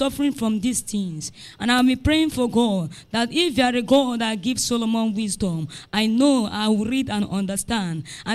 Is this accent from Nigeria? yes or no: yes; Ebonyi, Nigeria; I'm from Ebonyi State, and I'm living at Alode with my auntie.